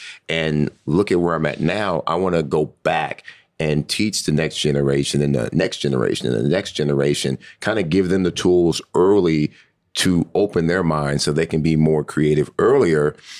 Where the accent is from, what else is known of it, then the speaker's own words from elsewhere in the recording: Compton, California, United States; growing up in Compton, I could have gone down one of many numerous paths.